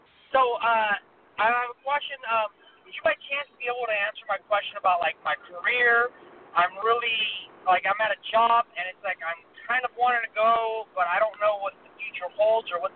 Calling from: Oakland, California, United States; I'm calling from Oakland.

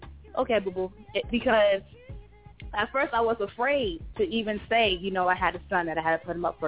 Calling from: Tampa, Florida, United States; from the 813, and I'm calling from Tampa, Florida.

